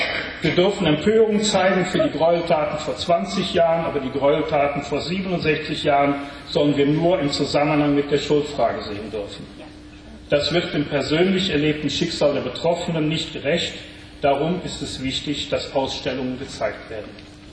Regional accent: Unkel, Rhineland-Palatinate, Germany; Ich bin 1951 im Rheinland geboren, in dem kleinen idyllischen Weinstädtchen Unkel, etwa 20 Kilometer südlich von Bonn.

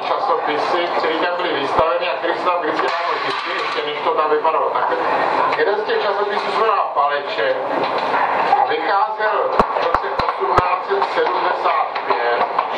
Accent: Prague, Czechia; já můžu vyprávět pouze o Praze, až jsem Pražák, nebo jsem Pražák, je krásný.

